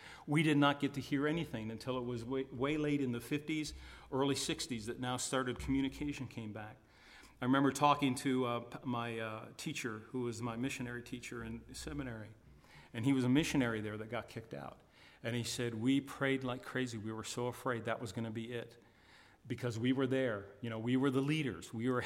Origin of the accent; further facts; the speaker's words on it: United States; I'm an American.